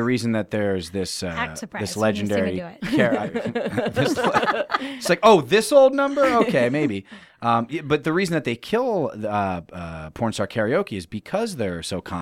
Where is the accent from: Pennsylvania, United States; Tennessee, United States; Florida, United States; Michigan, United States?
Pennsylvania, United States; No, I'm from Pennsylvania, so I have. But the only reason I have is because I'm from Pennsylvania.